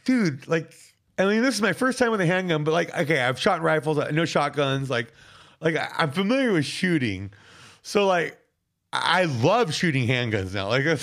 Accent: California, United States; like I'm from California originally

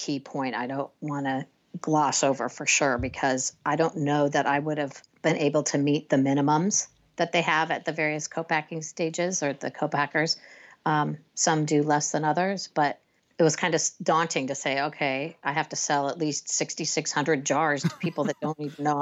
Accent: Burbank, California, United States; So I grew up in that world on this farm in Central California, but also just as a child growing up in Burbank

